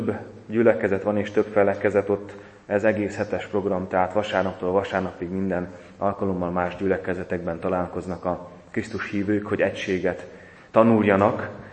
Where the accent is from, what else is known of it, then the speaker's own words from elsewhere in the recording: Zakarpattia Oblast, Ukraine; hanem oda egészen haza, 20 kilométerre a szülőfalunktól, megállnék Bús düledékein, Husznak Romváránál